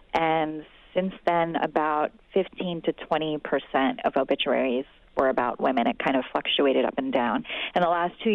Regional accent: the South, United States; And, you know, I'm from the South where you always say, you know, give them their flowers while they're alive.

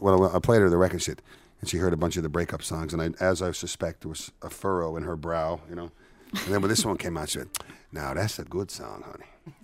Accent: Petty Harbor, Newfoundland and Labrador, Canada; my friend Perry, who I grew up with in Petty Harbor

